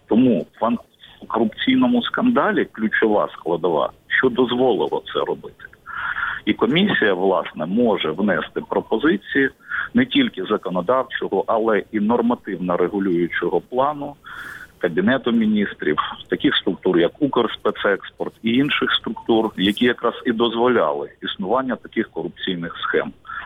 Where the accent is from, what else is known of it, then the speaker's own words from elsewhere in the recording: Zaporizhzhia, Zaporizhzhia Oblast, Ukraine; в моєму рідному Запоріжжі